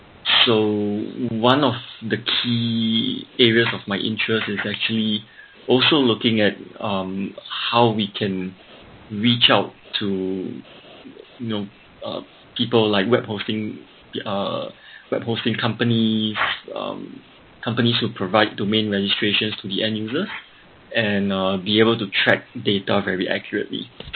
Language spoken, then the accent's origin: English; Singapore; I'm from Singapore.